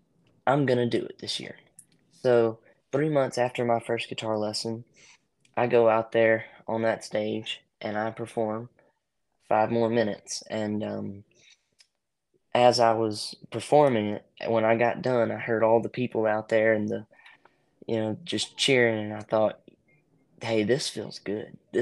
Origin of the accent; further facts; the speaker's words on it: Concord, Georgia, United States; my one town over from my hometown, which is Concord, Georgia, it's a really small really small town.